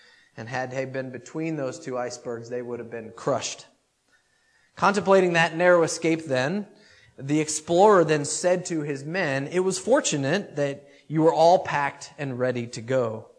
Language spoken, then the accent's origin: English; United States; accent: American; I'm sorry I'm not Andrew, but I don't have the accent. I have my own American accent, and I hope you can hear clearly through that.